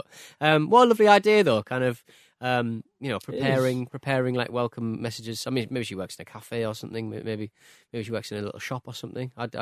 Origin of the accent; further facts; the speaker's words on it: United Kingdom; now in Netherlands; I had learned when asked where we were from that if I answered we are British but we live in the Netherlands